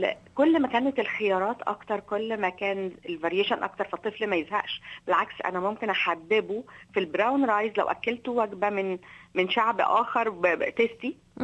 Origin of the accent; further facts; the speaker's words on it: Egypt; احنا كمصريين